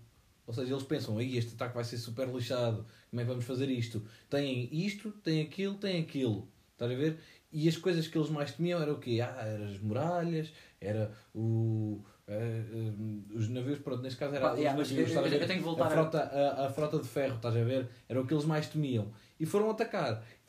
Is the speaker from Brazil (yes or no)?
no; Portugal; Eu simplesmente me faz muita confusão, sendo português, aquilo parece-me tão semelhante ao português.